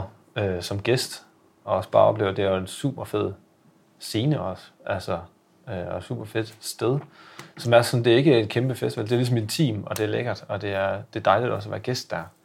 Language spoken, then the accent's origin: Danish; Silkeborg, Central Denmark Region, Denmark; Og som sagt er vi jo fra Silkeborg.